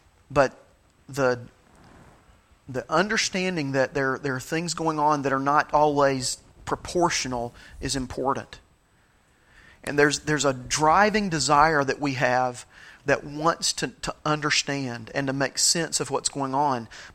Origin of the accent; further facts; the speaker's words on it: Tennessee, United States; we grew up in the Tri-Cities of East Tennessee, Kingsport, Bristol, Johnson City.